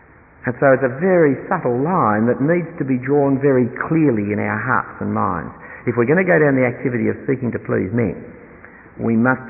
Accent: Australia; now in England; As an Australian in England, I am overwhelmed by history.

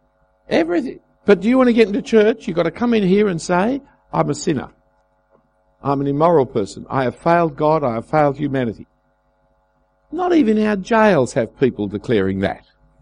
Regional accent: Australia; Actually, I was a British citizen by birth, but then Britain kicked Australia out, so I'm now an Australian citizen.

